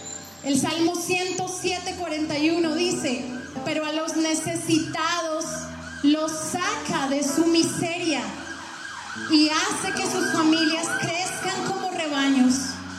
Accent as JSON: {"language": "Spanish", "town": "Bogotá", "region": "Bogotá D.C.", "country": "Colombia", "said": "Yo soy bogotana y hace unos 8 meses o un poco más conocí a una mujer venezolana."}